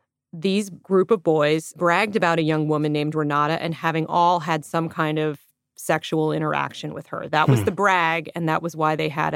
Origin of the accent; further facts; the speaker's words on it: Washington, District of Columbia, United States; Similar in the sense that I grew up in Washington, D.C. and went to one of the all-girls schools in that area.